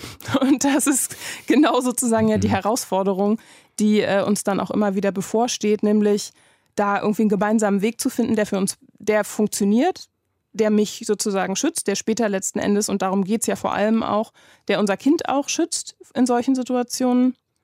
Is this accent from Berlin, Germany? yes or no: yes; Berlin, Germany; wo bist du denn groß geworden? Und ich dann halt, naja, in Berlin.